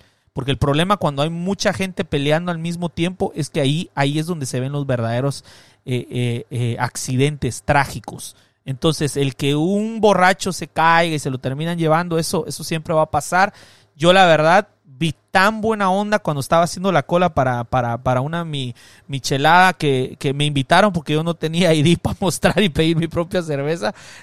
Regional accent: Guatemala; now in United States; yo soy guatemalteco, pero yo estoy consciente que acá en el sur de California

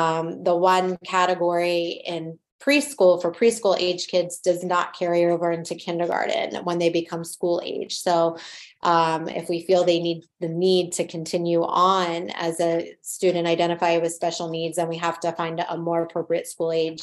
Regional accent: Maryland, United States; now in Ohio, United States; I grew up on the East Coast, and just, you know, what I know from how things were done in Maryland to transitioning to here to Ohio.

